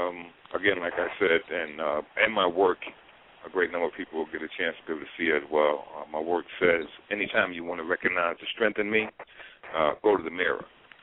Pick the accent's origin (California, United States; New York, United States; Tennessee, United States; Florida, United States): New York, United States; Brooklyn; Yes, I'm from Brooklyn, New York.